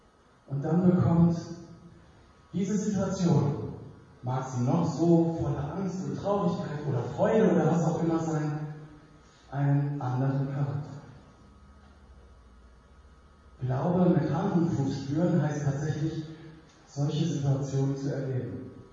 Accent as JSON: {"language": "German", "region": "Northern Germany", "country": "Germany", "tie": "born or raised there", "said": "Ich glaube, seit 1979 gab es keine mehr hier bei uns in Norddeutschland. Aber da war es eben so, dass mein Vater und Großvater mich mitgenommen haben, oben auf den Deich."}